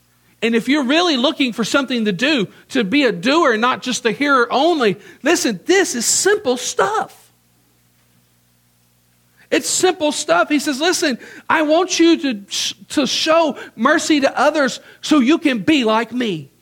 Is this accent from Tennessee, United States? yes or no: yes; Memphis, Tennessee, United States; Sorry, I grew up in Memphis. That kind of stuff happened.